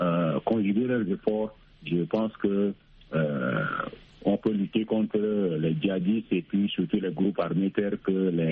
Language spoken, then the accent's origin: French; Chad; avec mon pays, le Tchad, parce que je suis un Tchadien.